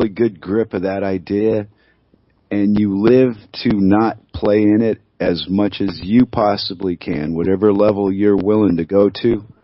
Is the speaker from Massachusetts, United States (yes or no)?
no; California, United States; No, don't let the accent fool you. I'm from California.